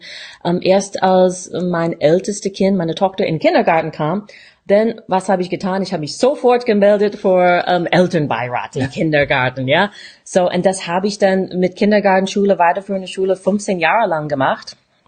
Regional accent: Tennessee, United States; born there; German is a second language; Ich bin in Bundesstaat Tennessee geboren.

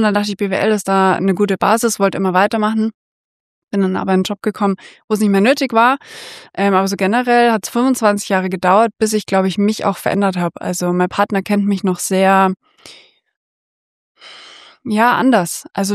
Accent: Bavaria, Germany; ich bin groß, ich bin blond, ich bin in Bayern groß geworden

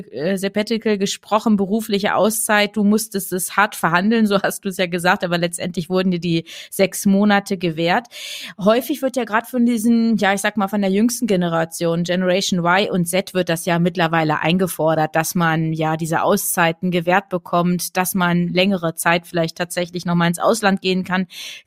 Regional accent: Harz, Germany; ich bin im Harz groß geworden. Ach so, okay. Also ich bin nicht gebürtig aus dem Harz, aber viele, viele Jahre dort gelebt.

